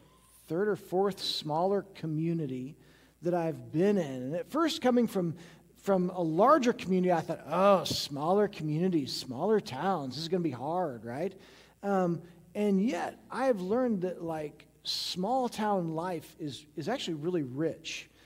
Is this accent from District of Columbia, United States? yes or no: no; St. Joseph, Missouri, United States; I grew up in St. Joseph, Missouri. St. Joe's about a medium-sized town. It was 72,000 people back in the day, maybe a little bit bigger.